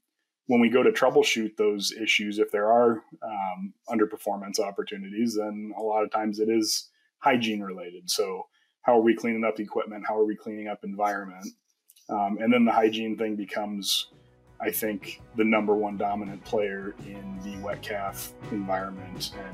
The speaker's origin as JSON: {"language": "English", "region": "East Coast", "country": "United States", "tie": "born or raised there", "said": "I grew up on the East Coast and got exposed to agriculture through my cousin's ranch."}